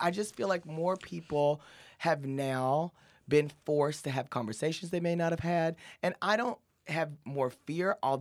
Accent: United States; In American, who I've, you know, become as a person, as an American.

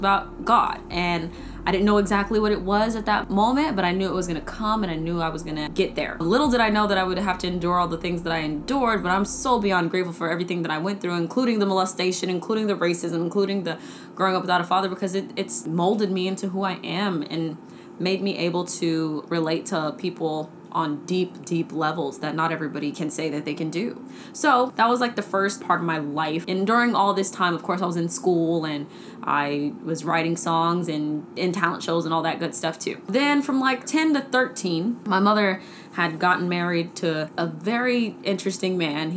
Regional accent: San Antonio, Texas, United States; also born or lived in Lubbock; I was born in Lubbock, Texas, and I was raised in San Antonio, Texas. I grew up without my father around. I'm mixed race. I'm Hispanic and Black, so I dealt with a lot of racism and things like that growing up in Texas.

